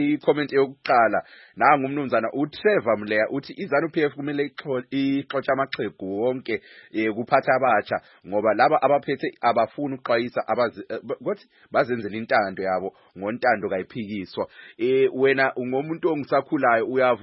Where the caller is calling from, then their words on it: Polokwane, Limpopo, South Africa; I'm watching from Polokwane in South Africa.